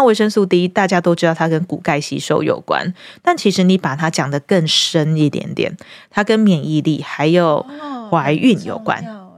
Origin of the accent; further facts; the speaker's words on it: Pingtung County, Taiwan; now in Taipei, Taiwan; 大家知道我是屏东人，我刚从屏东到台北的时候，我非常惊讶，